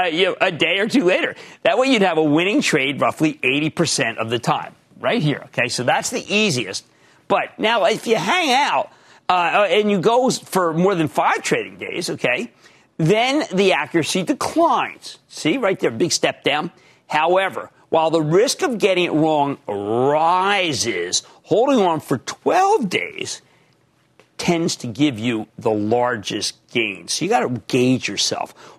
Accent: New Jersey, United States; Hey, why don't we go to Ann in my home state of New Jersey?

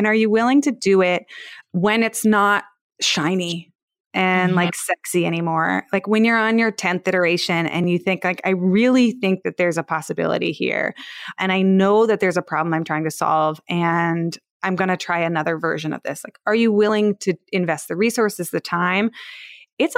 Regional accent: Palo Alto, California, United States; I used to work at startups and I'm from Palo Alto.

